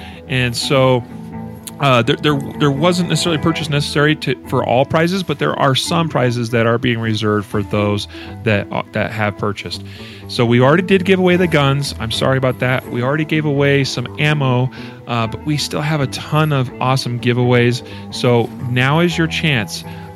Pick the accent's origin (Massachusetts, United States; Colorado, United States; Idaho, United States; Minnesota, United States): Idaho, United States; my home state of Idaho